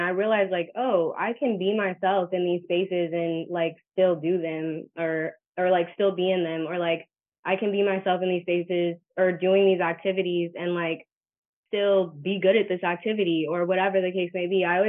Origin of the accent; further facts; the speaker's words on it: Oakland, California, United States; But like on the flip side of that, growing up in Oakland, like we have, you know, beautiful like regional parks